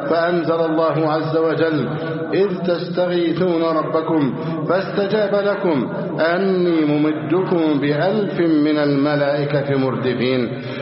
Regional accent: Egypt; اللهم احفظ بلدنا مصر أمنا أمانا،

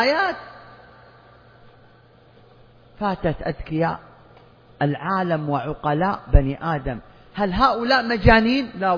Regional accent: Saudi Arabia; عندنا في المملكة العربية السعودية

